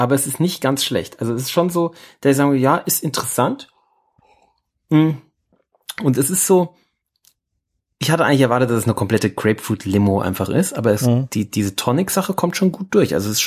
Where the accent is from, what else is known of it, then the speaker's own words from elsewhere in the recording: Hesse, Germany; das Wort Brunsen gibt's ja bei uns in Hessen, gell?